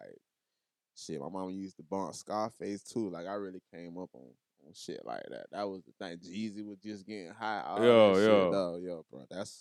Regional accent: Fort Lauderdale, Florida, United States; So I'm from Fort Lauderdale, but it ain't like how it is. Like other places, they got sets. We got cities and neighborhoods. So, in Fort Lauderdale, which is the city I'm from a hood called Merrill Manor.

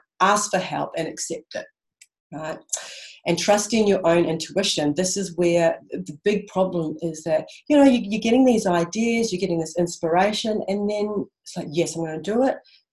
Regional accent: New Zealand; now in Australia; So I'm from New Zealand. I'm going to really go through this really quickly. I've been in Australia about 25 years now.

